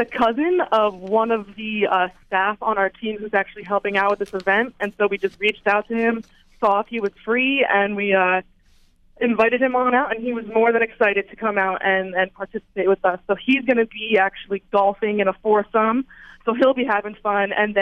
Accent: Newtown, Pennsylvania, United States; now in Eugene, United States; So I'm actually from Newtown, Pennsylvania. So that's right outside of Philadelphia.

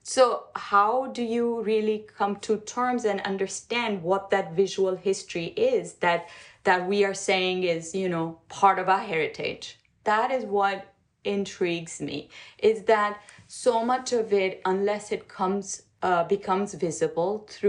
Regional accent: Pakistan; So growing up in Pakistan, learning miniature painting was, you never saw the actual work.

